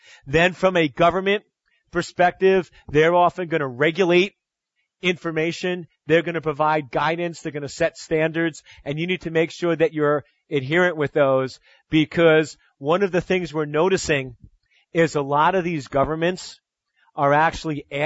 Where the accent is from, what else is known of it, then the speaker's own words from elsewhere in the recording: Long Island, New York, United States; Being from the East Coast of the United States and growing up on Long Island, one of the best use cases of that is Lilco, the Long Island Lighting Company.